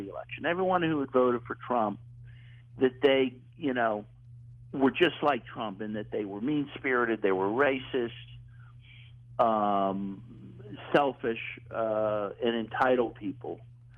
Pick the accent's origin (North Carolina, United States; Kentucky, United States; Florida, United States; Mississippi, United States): Kentucky, United States; Louisville; born there; By the way, I'm a Kentucky boy myself. I was born in Louisville, Kentucky.